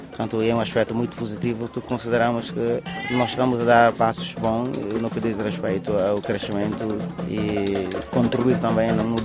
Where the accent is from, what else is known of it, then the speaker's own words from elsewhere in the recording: Bissau, Guinea-Bissau; Eu sou do bairro de Bandim, nasci aqui, cresci, passei quase toda a minha vida aqui no bairro de Bandim.